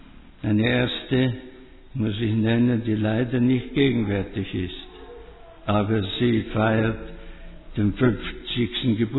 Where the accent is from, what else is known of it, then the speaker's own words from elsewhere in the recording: Liechendorf, Styria, Austria; bin ich in Liechendorf aufgewachsen und spüre immer deutlicher, wie sehr ich daheim verwurzelt bin. Mit 10 Jahren kam ich ins Gymnasium der Ursulinen in Graz.